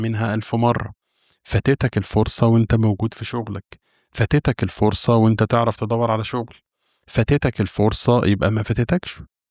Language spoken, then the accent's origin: Arabic; Egypt; بيقولوا عندنا في مصر مش مغسل وضامن جنة